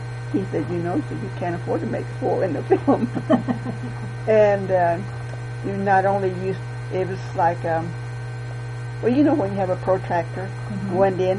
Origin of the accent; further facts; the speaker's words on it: Kansas, United States; growing up in Kansas, it's an experience. I mean, I enjoyed it.